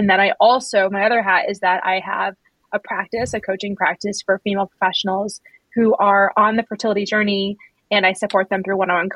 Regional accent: Vermont, United States; I'm originally from Vermont, and actually I'm sitting in Vermont right now at the University of Vermont

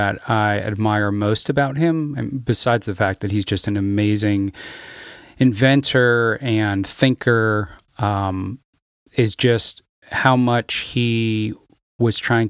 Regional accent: Pennsylvania, United States; I can even think about just growing up in Pennsylvania, we had certain meals that were just a staple of holidays, like sauerkraut.

